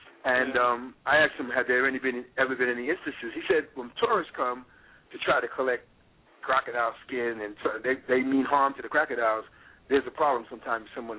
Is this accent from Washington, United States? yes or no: no; Bronx, New York, United States; because I grew up in the Bronx, New York, where they had this huge zoo.